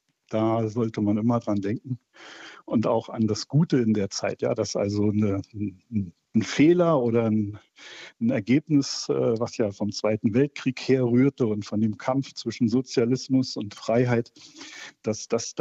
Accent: Berlin, Germany; Ich bin in Berlin groß geworden. Also in Ostberlin

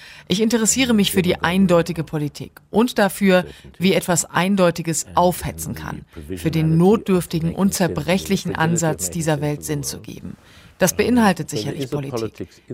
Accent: South Africa; Ich habe entschieden, den Ort nicht zu verlassen, an dem ich bin, an dem ich war und wo ich herkomme. Obwohl es oft wie eine gute Idee schien, nicht in diesem wahnwitzigen politischen Strudel Südafrikas zu sein.

